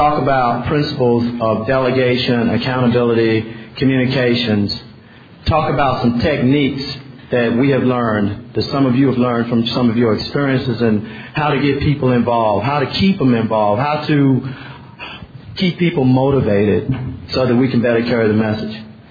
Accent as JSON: {"language": "English", "town": "Raleigh", "region": "North Carolina", "country": "United States", "said": "I'm from Raleigh, North Carolina."}